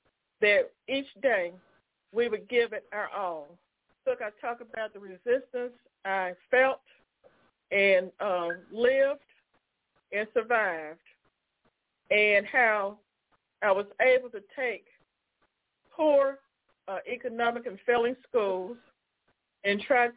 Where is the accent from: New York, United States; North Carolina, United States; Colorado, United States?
North Carolina, United States; The first black woman who was a banker from the county where I grew up in North Carolina.